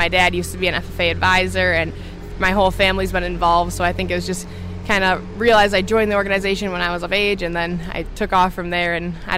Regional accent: Mondovi, Wisconsin, United States; Yeah, I grew up in Mondovi, Wisconsin. … I grew up on my family's beef farm

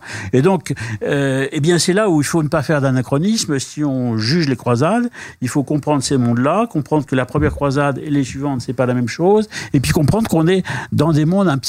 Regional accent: France; comme on dit chez nous en France

